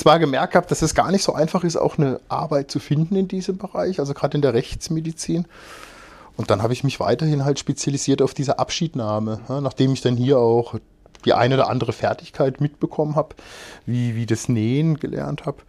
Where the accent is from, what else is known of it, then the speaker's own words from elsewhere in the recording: Freiburg, Baden-Württemberg, Germany; also born or lived in Würzburg; dann habe ich hier nach Freiburg gewechselt in meine Heimat zurück.